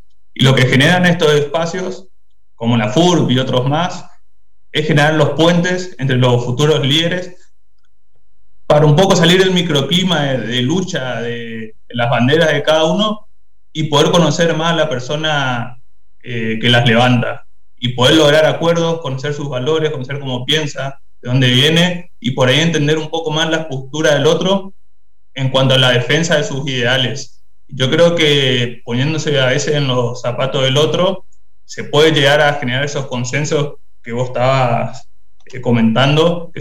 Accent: Corrientes, Argentina; de Corrientes.

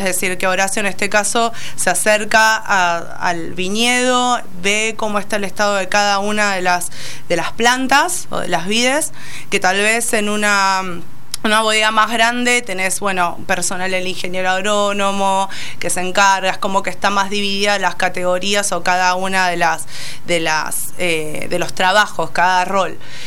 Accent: Argentina; Entonces, para nosotros el Malbec, como somos de acá de Argentina, es súper representativo y abre puertas, ¿no?

